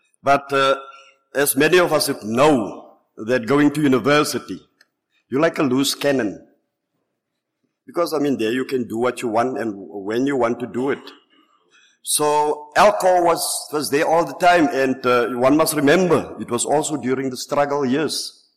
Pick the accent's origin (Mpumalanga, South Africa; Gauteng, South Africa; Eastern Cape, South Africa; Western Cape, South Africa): Eastern Cape, South Africa; Port Elizabeth; You know, I need to confess that it was in this very province, I'm from Port Elizabeth, it was in this very province in Johannesburg where I had my first drink.